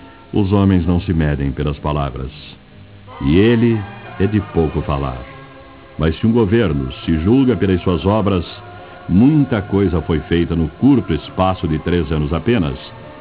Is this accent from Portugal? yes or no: no; Rio de Janeiro, Brazil; E como carioca que sou